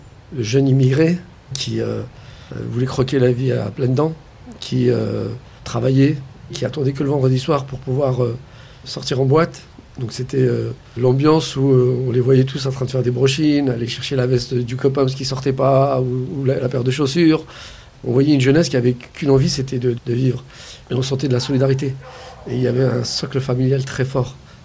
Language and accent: French; Montfermeil, Île-de-France, France; J'ai grandi à Montfermeil, donc dans la cité des Bosquets, où mes parents sont arrivés, après avoir vécu dans les bidonvilles de Nanterre, on a atterri chez de la famille à Montfermeil